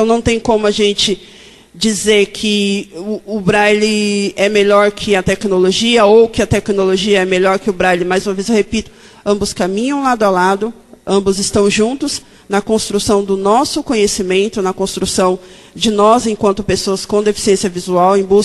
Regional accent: São Paulo, Brazil; É a minha primeira vez aqui em Porto Alegre, eu sou de São Paulo.

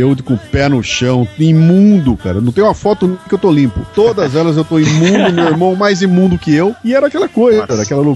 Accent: Bauru, São Paulo, Brazil; moved away as an adult; now in São Paulo, Brazil; Mas eu moro em São Paulo já há muito tempo, cara. Eu saí de Bauru com 19 anos e vim pra São Paulo, eu tô com 55, então faço a conta, né? Eu sou muito mais paulistano hoje do que sou bauruense

